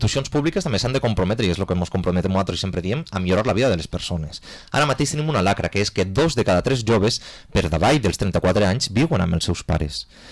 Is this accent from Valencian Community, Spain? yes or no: yes; Benicàssim, Valencian Community, Spain; a mi m'han parit a Benicàssim, m'he criat a Benicàssim i vull viure a Benicàssim, perquè vull però no puc, perquè no puc.